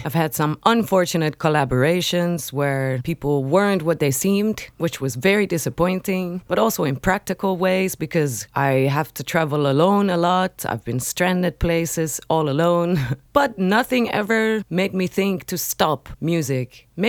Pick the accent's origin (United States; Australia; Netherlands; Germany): Netherlands; Amsterdam, North Holland; English is a second language; The area where I grew up in Amsterdam was very mixed and multicultural.